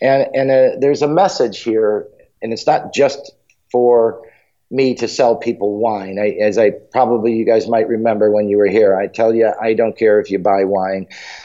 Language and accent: English; United States; And I think for me and as American, who started, you know, working in wine as early in my life